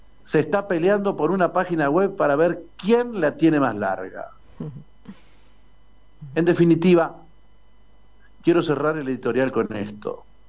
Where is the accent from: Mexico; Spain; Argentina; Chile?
Argentina; una demostración de lo que, en definitiva, somos los argentinos